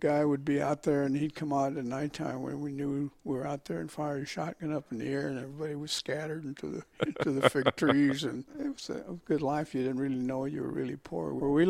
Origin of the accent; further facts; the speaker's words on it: Fresno, California, United States; And then we moved back in 1933 back to Fresno. I was born in Fresno, but I was born in Chinatown.